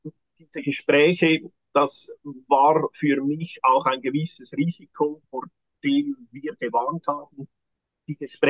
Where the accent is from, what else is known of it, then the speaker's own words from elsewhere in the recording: Lucerne, Switzerland; ich bin ja ein Luzerner